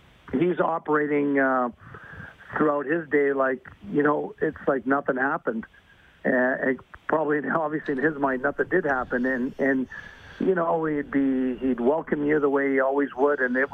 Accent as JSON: {"language": "English", "town": "Montreal", "region": "Quebec", "country": "Canada", "tie": "born or raised there", "said": "growing up in Montreal"}